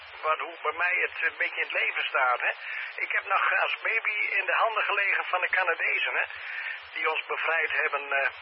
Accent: Assen, Drenthe, Netherlands; Want ik kwam uit Assen uiteindelijk.

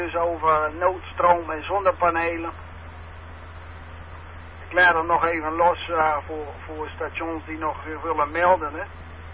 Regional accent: Oude Pekela, Groningen, Netherlands; En van originele kom ik eigenlijk dus ook van Oude Pekela, maar dan vlakbij Oude Pekela moet ik zeggen, van Boom Pekel, hè. Daar heb ik dan tot mijn zevende gewoond

